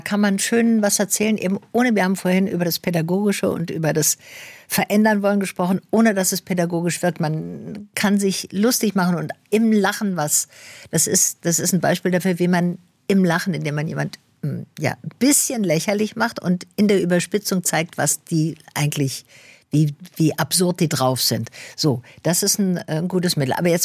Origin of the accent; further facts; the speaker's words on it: Tübingen, Baden-Württemberg, Germany; Ja, ich bin in Tübingen aufgewachsen. Ja. Natürlich kann ich Schwäbisch.